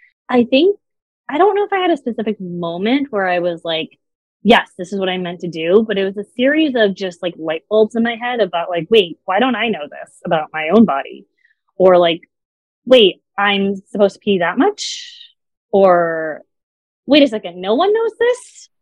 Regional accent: Laguna Niguel, California, United States; I'm from Laguna Niguel, which is actually where your clinic is

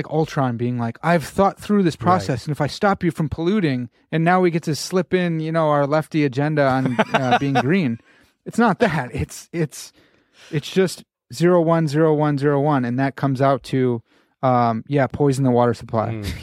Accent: United States; It's Pensees, but I'm an American swine, so I say Pensees.

